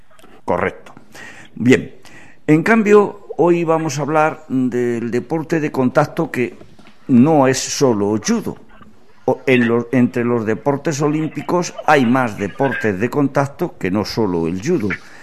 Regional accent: Almería, Andalusia, Spain; como tú y yo somos de Almería, aunque ya hace tiempo de esto

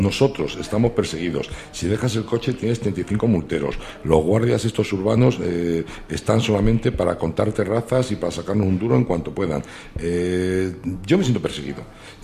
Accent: Madrid, Community of Madrid, Spain; y soy de Madrid, he vivido muchísimo Madrid, me ha encantado la noche de Madrid.

